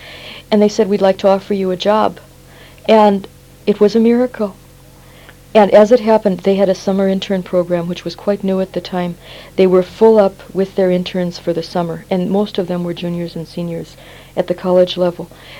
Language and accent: English; North Dakota, United States; I went to school in small towns in outstate North Dakota, and there weren't very many female role models in any of those towns.